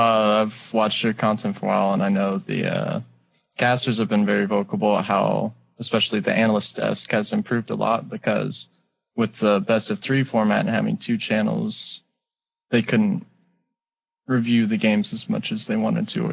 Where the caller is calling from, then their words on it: Dallas, Texas, United States; I'm calling from Dallas.